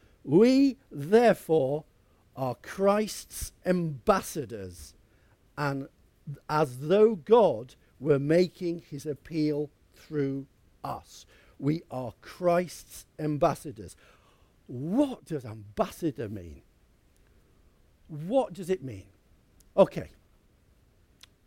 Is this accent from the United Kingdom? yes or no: yes; United Kingdom; Being a British person is British ambassador. But that's what we're like. We go to these foreign parts and we think of an ambassador.